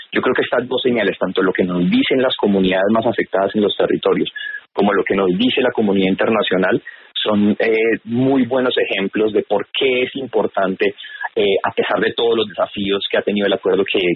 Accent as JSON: {"language": "Spanish", "country": "Colombia", "said": "no solamente para la comunidad internacional, sino especialmente para nosotros como colombianos."}